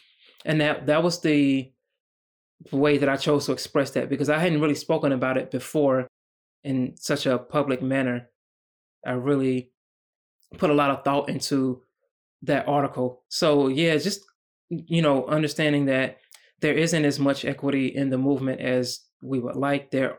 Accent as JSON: {"language": "English", "country": "United States", "tie": "born or raised there", "said": "And just as a Black man growing up in America, I was always very used to oftentimes being the only Black person in social settings."}